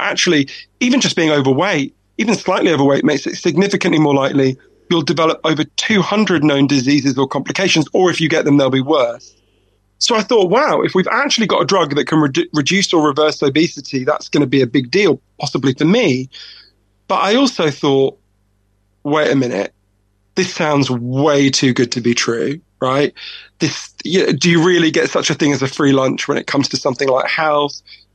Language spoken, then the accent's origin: English; United Kingdom; I'm too British to accept compliments, so I'll just blush.